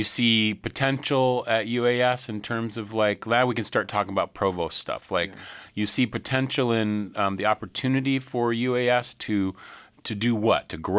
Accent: Anchorage, Alaska, United States; now in Juneau, United States; I went to UAA. I was from Anchorage and I ended up going to UAA.

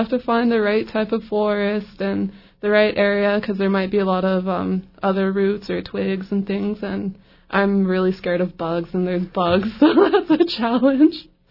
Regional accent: Old Masset, British Columbia, Canada; it means precious weaver. I'm from Old Masset, Haida Gwaii, in British Columbia, Canada, and I'm from the Yukajanas Raven Clan.

